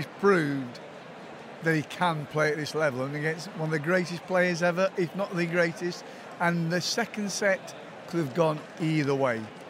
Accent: Derby, East Midlands, United Kingdom; Well, we're from Derby, and we went home yesterday from Wimbledon.

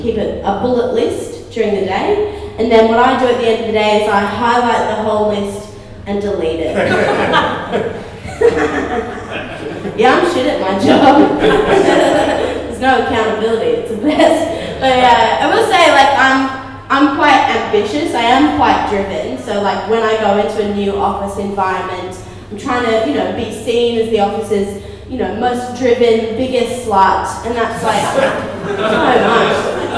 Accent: Sydney, New South Wales, Australia; I'm originally from Sydney, but I do work full time in Sydney

